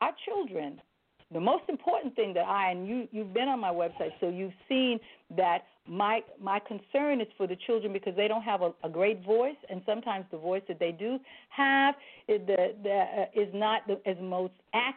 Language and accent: English; New York City, New York, United States; I am born and raised in New York City. I was born in Harlem.